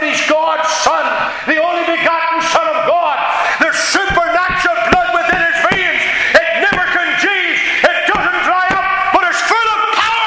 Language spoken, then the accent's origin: English; Northern Ireland, United Kingdom; I knew I was just from Ireland here, Northern Ireland, I'm an Ulster man.